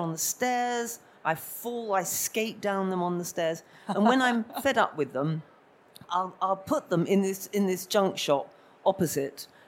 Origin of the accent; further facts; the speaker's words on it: Camden Town, London, United Kingdom; But I come from Camden Town